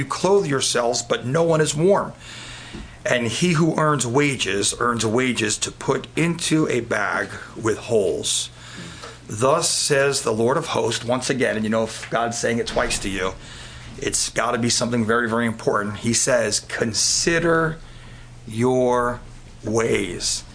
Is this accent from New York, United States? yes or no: yes; New York City, New York, United States; I'm from New York City, Queens and Brooklyn, you know, born and raised.